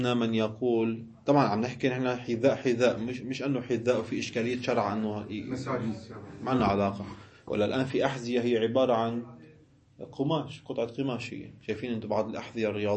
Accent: Syria; بعرفنا نحن اهل الشام ما بنقول كلمه قريه، بنقول ماذا؟ الضيعه

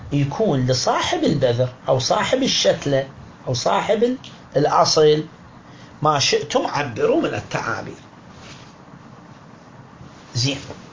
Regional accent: Iraq; احنا عندنا بالعراق

